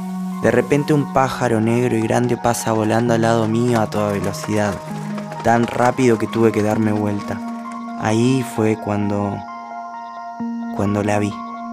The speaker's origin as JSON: {"language": "Spanish", "town": "Avellaneda", "region": "Buenos Aires Province", "country": "Argentina", "lives_now": "Buenos Aires, Argentina", "said": "Sí, soy de Avellaneda en realidad, pero me mudé para estudiar cuando terminé el colegio y no volví más."}